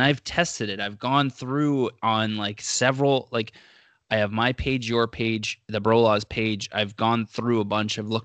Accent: Canada; because when we're Canadian.

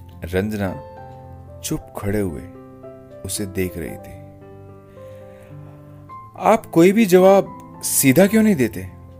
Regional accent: Delhi, India; बाकी मैं दिल्ली से हूँ और मेरी फैमिली, माँ पापा सब वहीं हैं।

